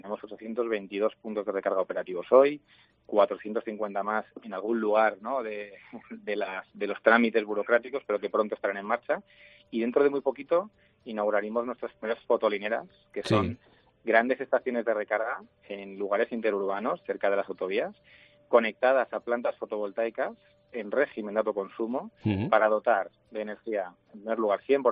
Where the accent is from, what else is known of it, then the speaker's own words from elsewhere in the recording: Cartagena, Region of Murcia, Spain; Dentro de poco empezamos en mi tierra, yo soy de Cartagena